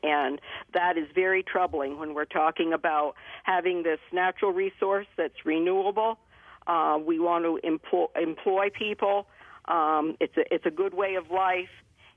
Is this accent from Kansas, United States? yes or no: no; Irasburg, Vermont, United States; But I was also born and raised in Irisburg on a dairy farm. So when we talk about the core values of Vermont being agriculture and forestry, I guess that's what shaped my life